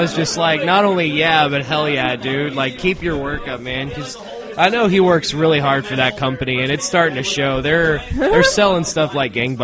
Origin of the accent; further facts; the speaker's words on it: Oklahoma, United States; The thing is unlike all these cool kids on the East Coast from New York and the surrounding areas, I'm from Oklahoma.